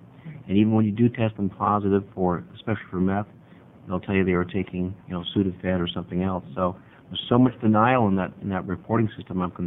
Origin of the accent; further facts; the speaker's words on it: Medford, Oregon, United States; Several questions are basically interlocked here, Madam Chair. I'm from Medford. I'm a physician